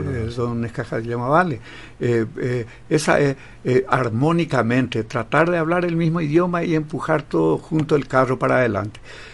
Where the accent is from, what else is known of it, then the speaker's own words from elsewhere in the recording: Naineck, Formosa, Argentina; yo soy nativo de Nainé, yo soy de allá